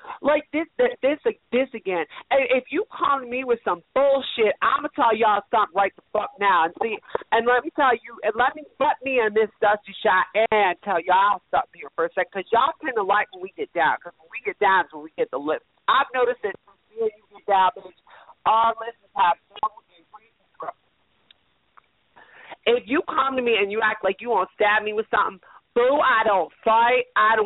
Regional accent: Tennessee, United States; We're all going to Tennessee. I'm from Tennessee.

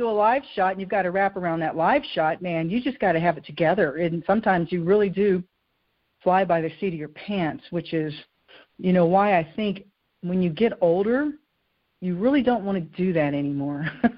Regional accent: the South, United States; Listen, I'm from the South, and when you go down there, you just remember

